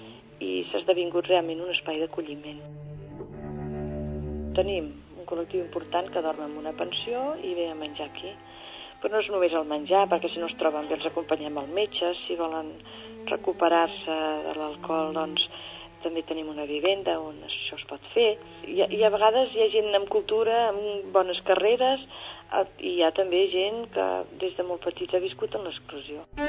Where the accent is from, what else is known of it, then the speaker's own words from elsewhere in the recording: Granollers, Catalonia, Spain; de Granollers